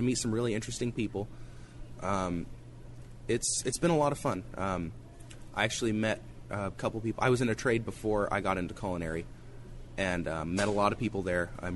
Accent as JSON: {"language": "English", "town": "Salem", "region": "Oregon", "country": "United States", "tie": "born or raised there", "lives_now": "Astoria, United States", "said": "I'm 21. I'm from Salem, Oregon. I've been there all my life. Love it out there. Been up here in Astoria since February."}